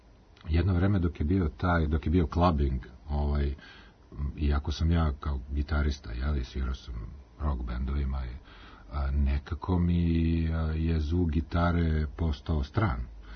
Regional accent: Belgrade, Serbia; Beograd je uvek bio inspiracija i ostaće moj rodni grad

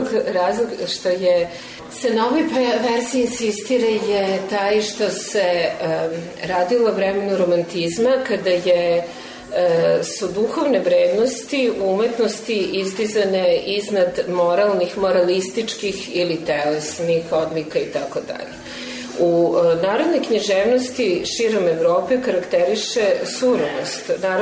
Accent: Serbia; jer mi smo ušli, Srbi su ušli u teoriju književnosti kao jedini evropski narod

